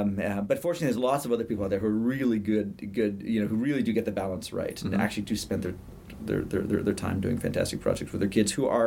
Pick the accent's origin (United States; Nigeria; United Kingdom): United Kingdom; born there; Chris is a friend. He's British. I'm British by birth.